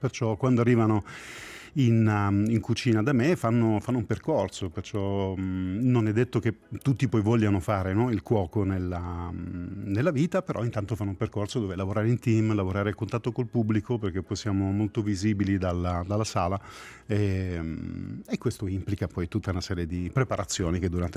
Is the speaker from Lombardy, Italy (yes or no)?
no; Apulia, Italy; born there; Io sono nato in Puglia, un piccolo paesino in provincia di Brindisi, perciò gli ingredienti erano quelli.